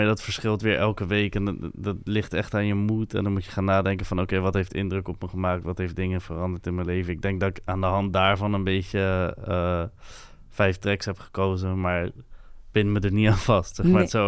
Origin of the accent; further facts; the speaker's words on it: France; first language fr; Dutch is a second language; now in Netherlands; Ik vind mezelf gewoon meer een Franser dan een Nederlander of zo. Vaak.